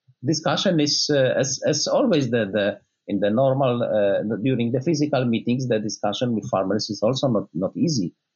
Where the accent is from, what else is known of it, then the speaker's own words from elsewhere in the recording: Poland; English is a second language; like in pig farming country, which I know best, my home country, Poland.